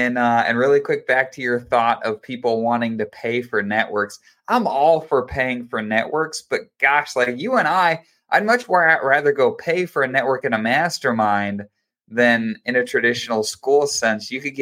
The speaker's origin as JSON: {"language": "English", "region": "Utah", "country": "United States", "said": "So I'm from Utah, and that's kind of the next leg of my story."}